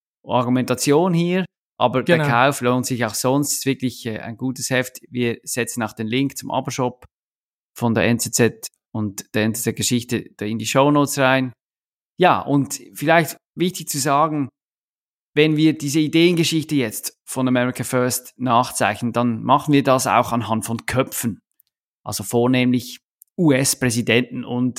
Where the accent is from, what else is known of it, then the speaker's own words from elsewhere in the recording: Switzerland; kennen wir als Schweizer